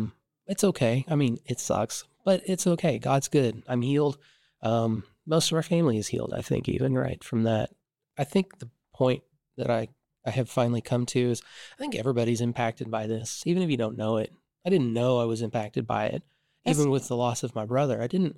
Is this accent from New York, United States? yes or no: no; Oklahoma, United States; also born or lived in St. Louis, United States; I'm from this area. I'm from Oklahoma. I'm from Oklahoma originally. Born and raised here. I moved away for about 20 years, moved to St. Louis.